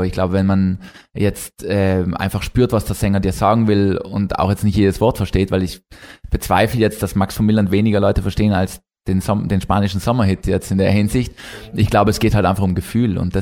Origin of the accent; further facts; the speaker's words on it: Trentino-Alto Adige, Italy; Aber als Südtiroler in Bayern oder in Baden-Württemberg im Süden von Deutschland überhaupt kein Problem.